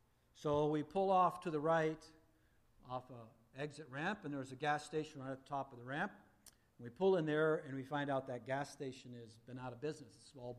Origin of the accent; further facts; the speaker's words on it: West Coast, United States; I like forests, and I like hills and mountains, too, because, you know, I was raised in the West Coast.